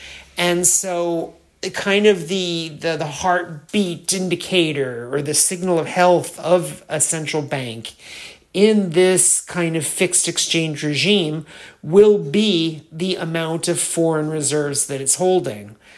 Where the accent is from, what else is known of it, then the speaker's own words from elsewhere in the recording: United States; As you hear, I'm American, so the value for me in US dollars is about 3 to 1.